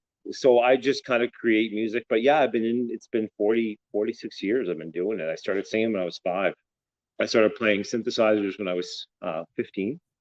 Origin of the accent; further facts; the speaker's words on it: Cape Breton, Nova Scotia, Canada; And I grew up in Cape Breton, Nova Scotia